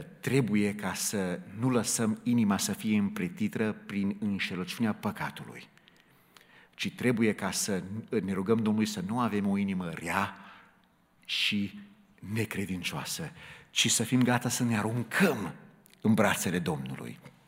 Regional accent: Chicago, Illinois, United States; eu am crescut în Chicago.

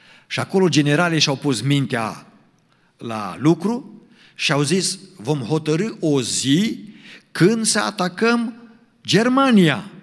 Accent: Romania; Mai noi suntem români și spunem Armagedon, așa.

